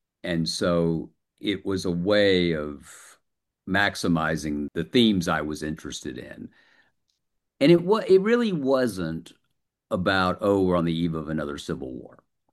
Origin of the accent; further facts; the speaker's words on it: the South, United States; And my native region, I'm a Southerner